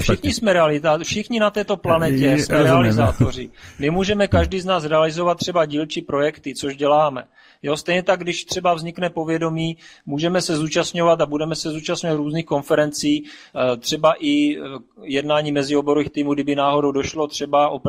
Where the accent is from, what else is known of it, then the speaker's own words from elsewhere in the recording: Brno, South Moravian Region, Czechia; tak, já jsem z Brna.